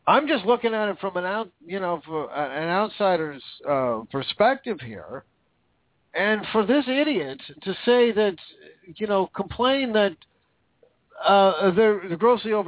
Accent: United States; I mean, I'm born and raised in America, but I'm all German.

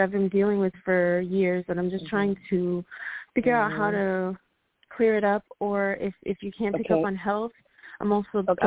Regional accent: New York, United States; I'm from Westchester, yes.

